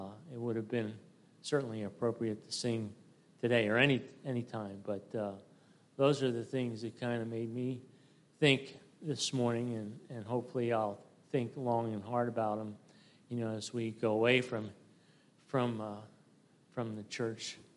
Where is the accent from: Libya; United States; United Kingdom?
United States; is also as an American, I mean, we have to, you know, consider how blessed we are to just, you know, live in this country